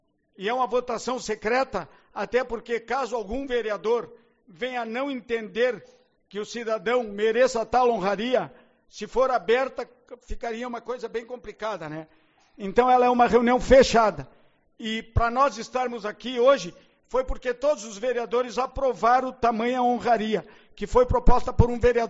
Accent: Uruguaiana, Rio Grande do Sul, Brazil; also born or lived in Santo Ângelo; Sou de Uruguaiana.

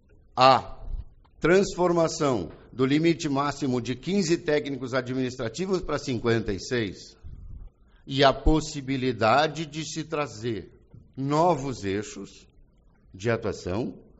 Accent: Uruguaiana, Rio Grande do Sul, Brazil; Eu sou uruguaienense, nasci em Uruguaiana, me orgulho da comunidade onde vivo

